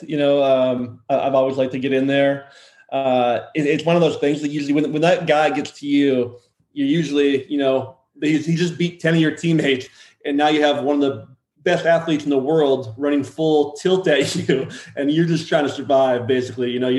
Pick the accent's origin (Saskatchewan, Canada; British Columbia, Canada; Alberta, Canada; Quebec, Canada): Saskatchewan, Canada; I grew up, born and raised in Saskatchewan.